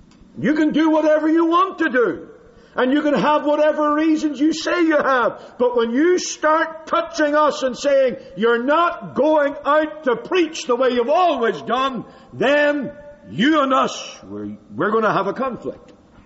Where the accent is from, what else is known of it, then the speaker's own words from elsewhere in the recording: United Kingdom; I grew up in Britain